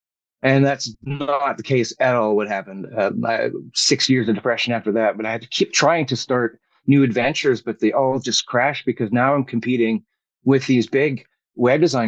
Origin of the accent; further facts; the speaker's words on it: Vancouver, British Columbia, Canada; born there; Yeah, originally born in Vancouver, and I went out to the Okanagan probably around 12 years ago, back and forth.